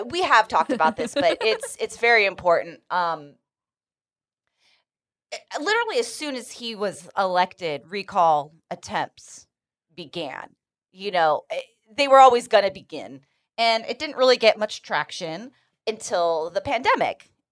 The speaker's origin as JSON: {"language": "English", "region": "California", "country": "United States", "said": "Fun little perk of being a Californian."}